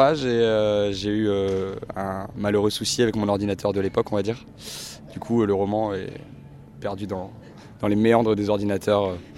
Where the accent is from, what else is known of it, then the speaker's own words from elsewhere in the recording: Amiens, Hauts-de-France, France; Je viens d'Amiens.